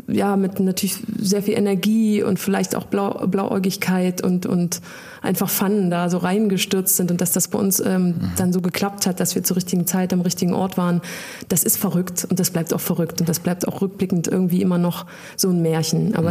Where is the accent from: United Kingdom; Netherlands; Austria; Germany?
Germany; East Germany; Wir sind im Osten groß geworden